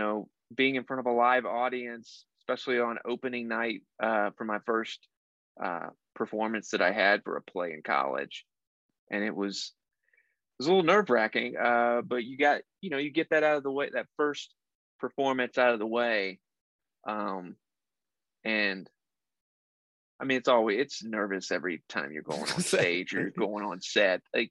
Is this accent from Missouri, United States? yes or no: no; Lake Wylie, South Carolina, United States; now in Atlanta, United States; I grew up in Lake Wylie, South Carolina. And when I graduated college, I moved back.